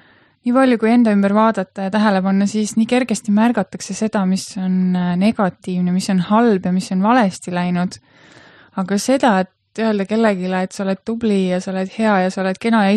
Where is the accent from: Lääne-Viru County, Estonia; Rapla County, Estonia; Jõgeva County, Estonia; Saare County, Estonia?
Lääne-Viru County, Estonia; Rakke; now in Rakvere, Estonia; Rakveres olen ma nüüd elanud veidi üle 5 aasta ja pärit olen ma Rakkest.